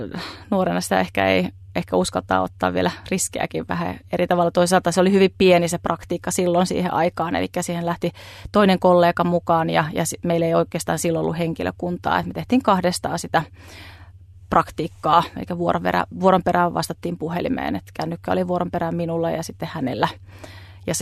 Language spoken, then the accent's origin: Finnish; Central Finland, Finland; Keski-Suomessa, mistä olen kotoisin, niin siellä tein päivystyksiä